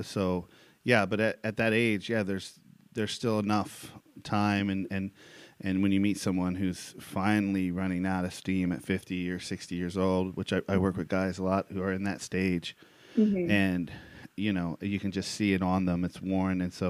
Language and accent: English; Bakersfield, California, United States; and I grew up in California also, mm-hmm. in Bakersfield.